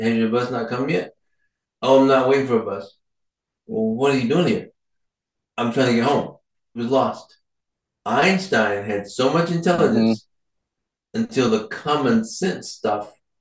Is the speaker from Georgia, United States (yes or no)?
yes; Georgia, United States; Like, I'm from Georgia. I think I told you this originally. I'm from Georgia.